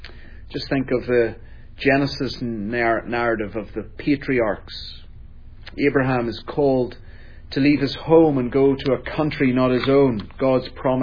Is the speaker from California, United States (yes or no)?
no; Texas, United States; accent: strange; As Eric said, I have a strange accent. When I go new places, I try to tell people I'm from Texas, but they don't believe me for some reason.